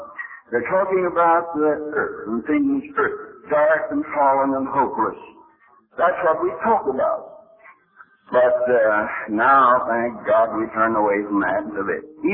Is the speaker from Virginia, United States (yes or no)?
no; Pennsylvania, United States; born there; accent: American; I was born out here not so far from Pittsburgh, in the hills. And when I die, there'll be a little bit of Pennsylvania somewhere